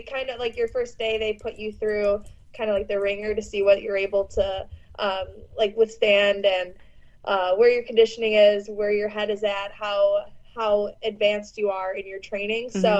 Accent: Chicago, Illinois, United States; pretty much, because I grew up in Chicago.

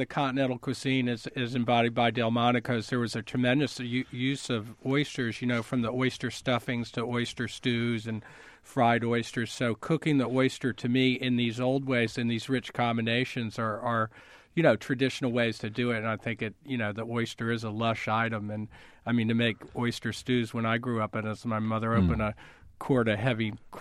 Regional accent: Mid-Atlantic, United States; I'm from the Mid-Atlantic, Chesapeake Bay region, and oyster roasts are a big deal down there

